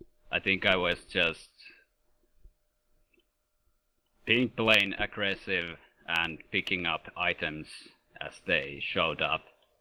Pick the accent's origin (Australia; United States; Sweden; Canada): Sweden; No, I'm from Sweden.